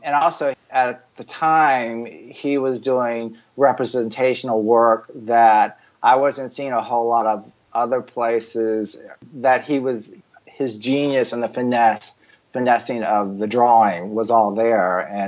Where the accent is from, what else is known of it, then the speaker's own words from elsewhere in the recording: Virginia, United States; Because when I was growing up in the South at Virginia Museum of Fine Arts, they have a huge collection of American folk art painting